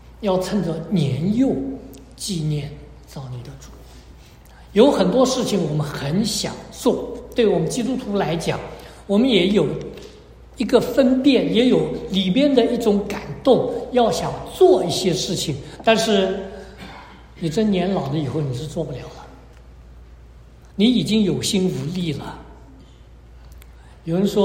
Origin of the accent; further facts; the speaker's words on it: China; 我们中国人都知道一老就老在腿